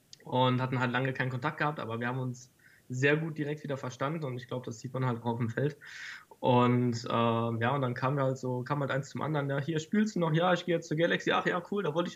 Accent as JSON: {"language": "German", "region": "Rhineland-Palatinate", "country": "Germany", "said": "ich komme aus Rheinland-Pfalz."}